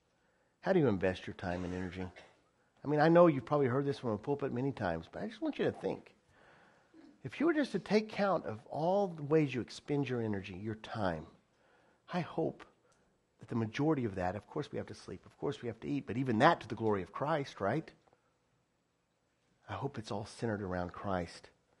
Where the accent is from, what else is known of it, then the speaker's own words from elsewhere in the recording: Texas, United States; I don't know how many Texans there are here. I'm a Texan.